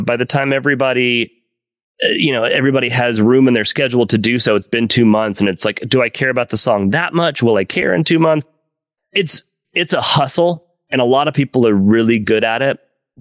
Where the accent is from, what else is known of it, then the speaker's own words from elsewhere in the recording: Oklahoma, United States; moved away as an adult; now in Los Angeles, United States; I tried LA out eventually. I'm from Oklahoma. I stayed there as long as I could, but I did eventually move to LA in 2010.